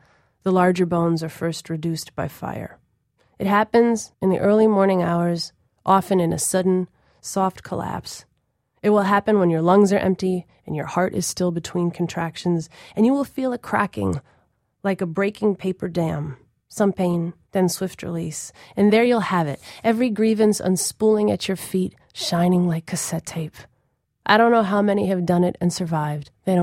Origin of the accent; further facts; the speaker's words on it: Minnesota, United States; And as much as I love the values that I gleaned from a childhood growing up in Minnesota